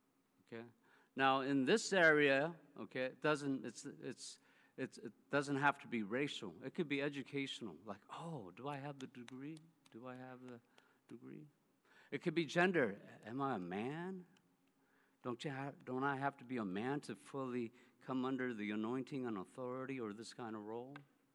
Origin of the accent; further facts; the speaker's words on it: Bethesda, Maryland, United States; I said, I'm from Bethesda, across the Potomac River.